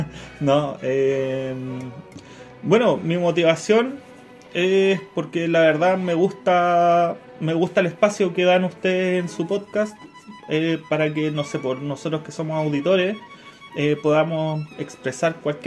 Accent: Rancagua, O'Higgins, Chile; soy de Rancagua, y sí

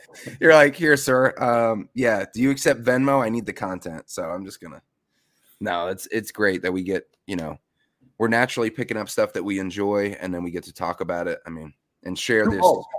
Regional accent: White Plains, New York, United States; my local card show when I was growing up in Westchester in White Plains at the county center.

